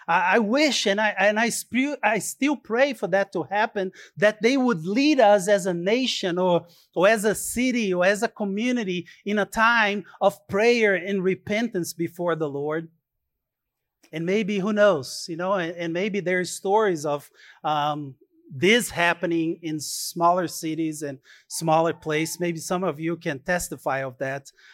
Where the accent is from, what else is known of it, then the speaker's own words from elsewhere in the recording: Brazil; now in United States; You know, I'm Brazilian, but I am also American, right?